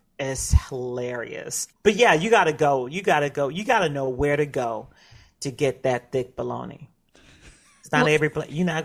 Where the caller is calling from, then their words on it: Memphis, Tennessee, United States; And it's so apropos that I am calling in from Memphis.